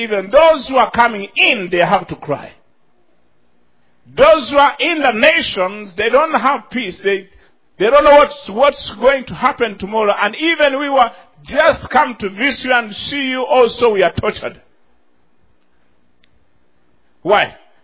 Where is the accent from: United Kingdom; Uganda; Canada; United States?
Uganda; English is a second language; When I was growing up in Uganda